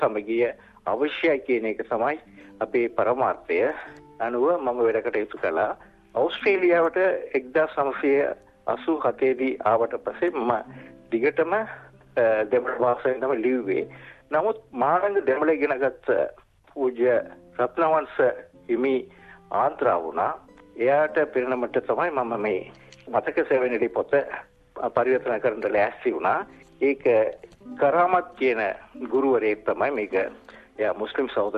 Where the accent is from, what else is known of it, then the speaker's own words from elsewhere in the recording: Negombo, Western Province, Sri Lanka; Sinhala is a second language; also born or lived in Jaffna; මගේ උපන් ගම මීගමුව. මම මීගම ඉගෙන ගන්න කාලයේදීම මම සිංහල භාෂාවත් දෙවැනි භාෂාව වශයෙන් මම ඉගෙන ගත්තා මගේ පාසලේ.